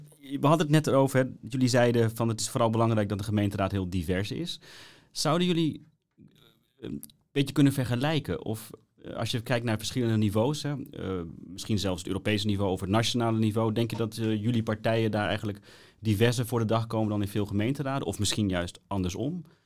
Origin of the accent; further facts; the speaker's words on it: Steenwijk, Overijssel, Netherlands; Ik kom uit Steenwijk overigens.